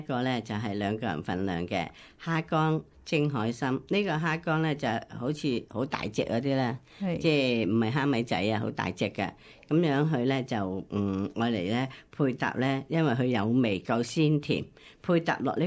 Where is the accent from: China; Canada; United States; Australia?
China